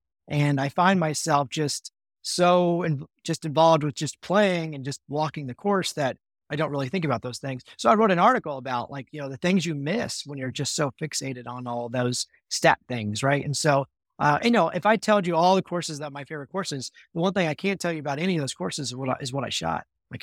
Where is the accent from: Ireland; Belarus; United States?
United States; now in United Kingdom; I grew up playing golf in America.